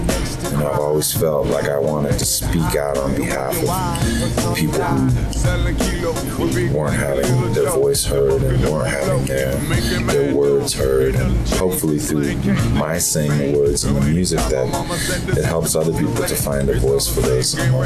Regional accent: Oakland, California, United States; born there; I was born in Oakland, California in 1966.

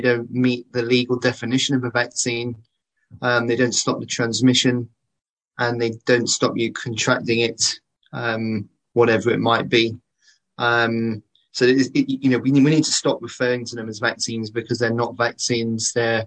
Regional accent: Cheltenham, South West England, United Kingdom; from Cheltenham.

